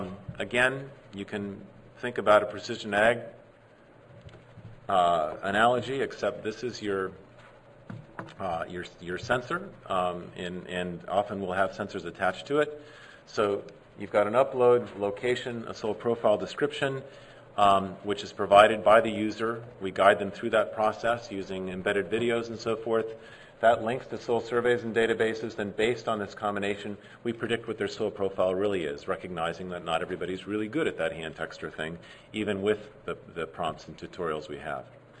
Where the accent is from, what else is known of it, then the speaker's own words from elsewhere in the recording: New Mexico, United States; I'm from New Mexico, so I haven't clicked on that here. I think it's too cold.